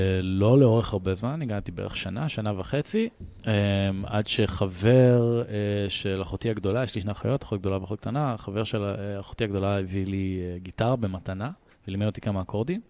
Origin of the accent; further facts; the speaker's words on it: Jerusalem, Jerusalem District, Israel; moved away as an adult; now in Berlin, Germany; אני גר בברלין כבר 6 שנים. במקור אני באמת מירושלים